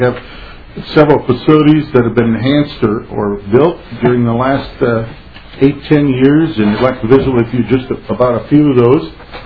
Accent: Minnesota, United States; I are both natives of Minnesota from sparsely populated areas. Mark is from St. Louis County, and I grew up in Grant County.

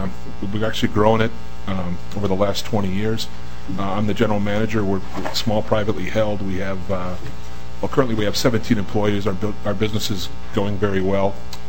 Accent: Minnesota, United States; I'm from Minnesota, I live in Minnetonka, my office is in Hugo

